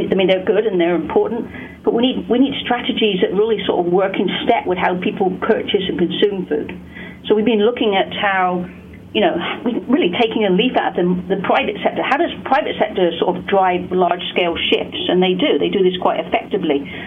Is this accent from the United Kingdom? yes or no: yes; United Kingdom; so I'm British, as you can maybe tell from the accent.